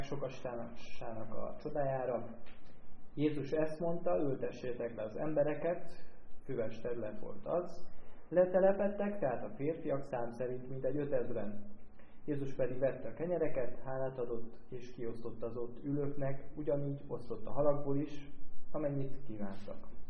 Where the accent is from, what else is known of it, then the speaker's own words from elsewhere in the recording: Sărmașu, Mureș County, Romania; amikor még Sármáson éltem a szülőfalumban. Ez egy kisebb település, kisebb falu